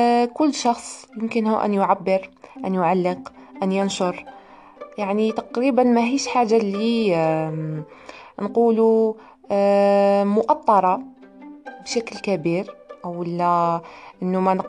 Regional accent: Algeria; accent: Algerian; حتى ولو كنت أتكلم الآن بلهجة جزائرية

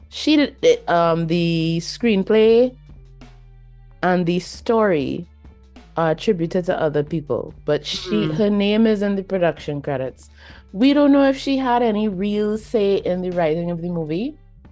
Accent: Trinidad & Tobago; you and I now you and I may not be Jamaican, we are Trinidadian, but as persons

